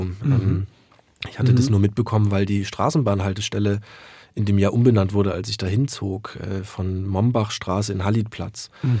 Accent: Kamenz, Saxony, Germany; Das heißt zurück nach Görlitz, ich komme aus Kamenz, aber Görlitz war die nächstgrößte Stadt, wollte nicht gerne nach Kamenz zurück.

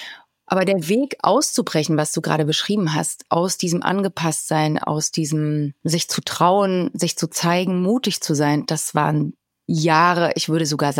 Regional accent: East Germany, Germany; Und ich bin ja in der DDR groß geworden

